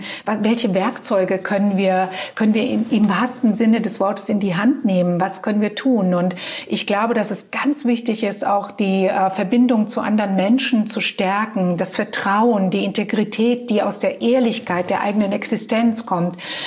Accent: Croatia; das ist das heutige Kroatien, wo ich herkomme, aber ich bin natürlich in Jugoslawien, natürlich sage ich, es ist Jugoslawien, weil ich bin ja 1973 geboren

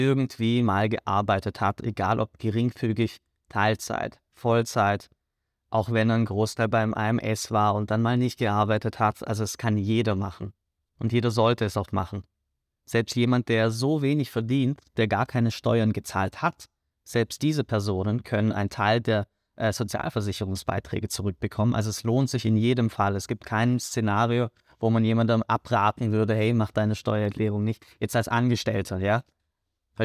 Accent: Germany; moved away as an adult; now in Vienna, Austria; Also ich habe damals, ich wohne ja erst seit knapp 8 Jahren in Österreich und in Wien. Ich komme aus Deutschland.

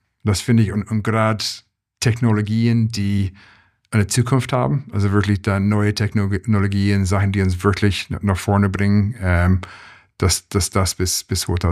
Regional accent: Ireland; German is a second language; moved away as an adult; also born or lived in Indonesia / Singapore / Pakistan; now in Germany; Wie man es vom Akzent merkt, bin ich kein gebürtiger Deutscher. Ich komme tatsächlich aus Irland und wohne jetzt zum dritten Mal in Deutschland, war im Studium hier, war auch gerade am Anfang von meiner Karriere hier. Inzwischen war ich dann weg in Indonesien, in Singapur, im Rest Europa

